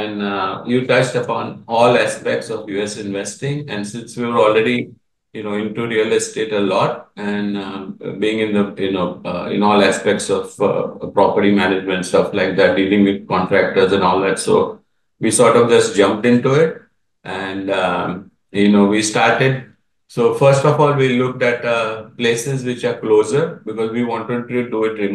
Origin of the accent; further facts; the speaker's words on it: India; now in Canada; So from our background, we are basically builders from India. So we have real estate background and we have made constructed about 20 buildings back in Bombay.